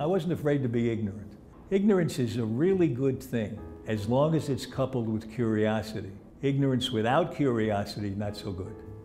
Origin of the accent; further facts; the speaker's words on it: New York, United States; born there; I was born in New York.